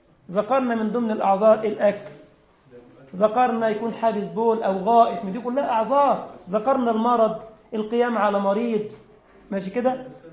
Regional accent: Egypt; أنا جاي من مصر طبعا، المواعيد غير مواعيدكم خالص

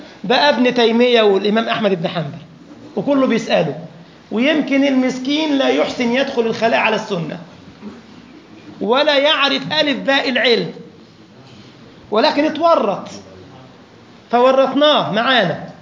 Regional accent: Egypt; طبعا يعني الميكروباص عندنا في مصر كده أوتوبيس

